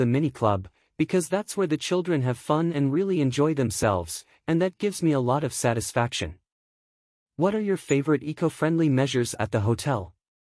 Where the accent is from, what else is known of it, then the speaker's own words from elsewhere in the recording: La Romana, Dominican Republic; I come from La Romana, Dominican Republic